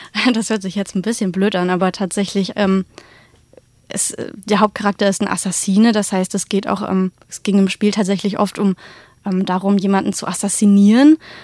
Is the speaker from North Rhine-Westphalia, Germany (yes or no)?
no; Saxony-Anhalt, Germany; now in Tübingen, Germany; jetzt bin ich hierher gezogen zu diesen Counter-Strike-Freunden tatsächlich. Eigentlich komme ich aus Sachsen-Anhalt, aus der Nähe von Magdeburg, beziehungsweise habe auch in Magdeburg gewohnt.